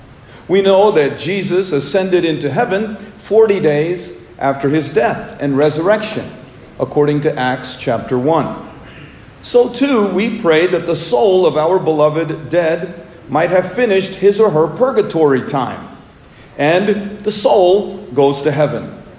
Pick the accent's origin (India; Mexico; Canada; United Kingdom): India; now in United States; have a tradition in my home country of India that most Americans have probably never heard of.